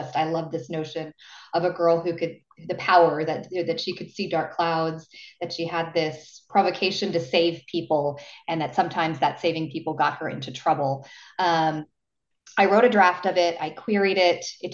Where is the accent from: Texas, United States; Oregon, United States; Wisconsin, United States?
Texas, United States; a border town in Texas, very similar to where I grew up in Texas.